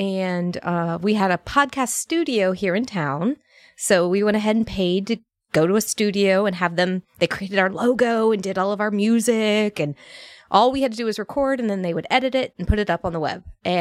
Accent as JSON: {"language": "English", "region": "Virginia", "country": "United States", "tie": "born or raised there", "said": "I grew up in Northern Virginia. Very bougie Northern Virginia town. And had to get the fuck out of that town."}